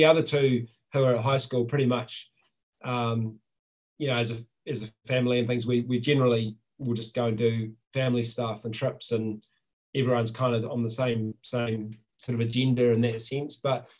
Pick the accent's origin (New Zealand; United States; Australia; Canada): New Zealand; So I am from New Zealand, and I feel quite lucky that as a young person